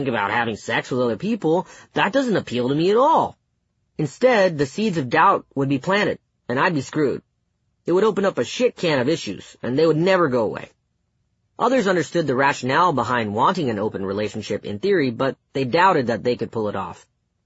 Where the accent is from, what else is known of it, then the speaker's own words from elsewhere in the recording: Bennettsville, South Carolina, United States; some girl who lived in my neighborhood in my hometown of Bennettsville, South Carolina, around the time I was 23.